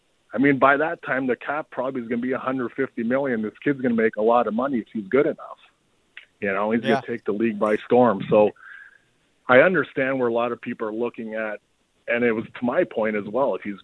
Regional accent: Windsor, Ontario, Canada; The following year, Windsor picked me number two, so I got to stay in my hometown.

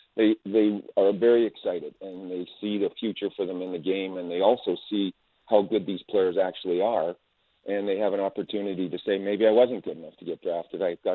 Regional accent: Brandon, Manitoba, Canada; Don't say anything, because Brandon's my hometown, but he'll be back on that road trip.

